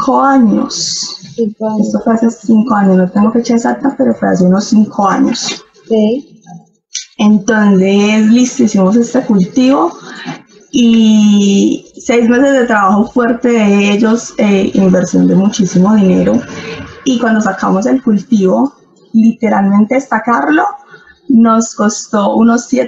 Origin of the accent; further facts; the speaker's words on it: Medellín, Antioquia, Colombia; moved away as an adult; now in Bogotá, Colombia; soy de Medellín, hace 5 años estoy viviendo acá en Bogotá. Me vine a vivir acá por mi esposo, me enamoré de un bogotano